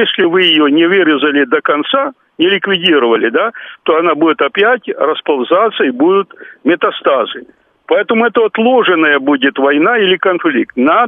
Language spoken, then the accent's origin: Russian; Ukraine; Вот я вам скажу, как украинец